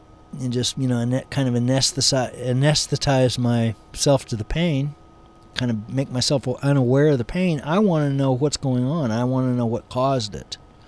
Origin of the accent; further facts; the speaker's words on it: Kansas, United States; we lived, born and raised in Kansas